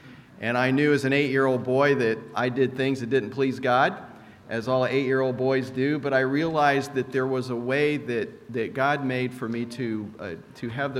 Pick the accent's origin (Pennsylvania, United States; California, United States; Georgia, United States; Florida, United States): Florida, United States; now in Virginia, United States; Where are you from? We're from Florida. Well, why'd you move from Florida to Virginia? I don't understand, because everyone here goes to the beach. So we're in Florida, and we always went to the mountains.